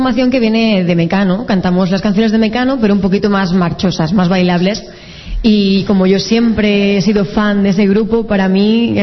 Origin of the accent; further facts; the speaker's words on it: Leganés, Community of Madrid, Spain; Hombre, sí, lo de Leganés, sí, porque soy de Leganés.